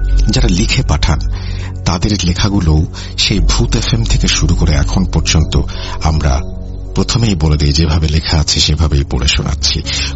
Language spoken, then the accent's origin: Bangla; Sylhet, Sylhet Division, Bangladesh; আমার গ্রামের বাড়ি হচ্ছে সিলেটে।